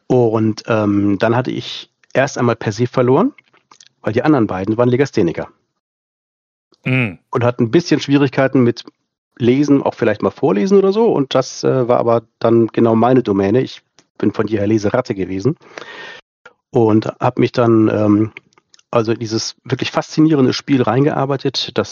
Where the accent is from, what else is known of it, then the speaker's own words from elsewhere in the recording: Schleswig-Holstein, Germany; ich bin 52, komme aus Schleswig-Holstein.